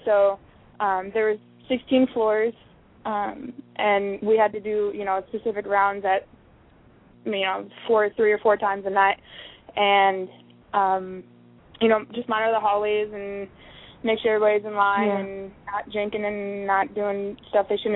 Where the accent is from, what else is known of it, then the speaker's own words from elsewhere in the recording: Pennsylvania, United States; now in Texas, United States; I graduated from Elmira College in Elmira, New York. I'm originally from Pennsylvania.